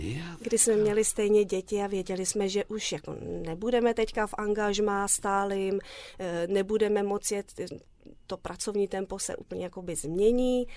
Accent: Písek, South Bohemian Region, Czechia; A já jsem z Písku původně.

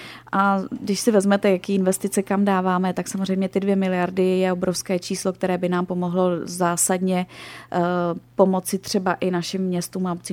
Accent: Benešov, Central Bohemian Region, Czechia; jsem z Benešova, jak říkám, v Benešově se teď realizuje obojí

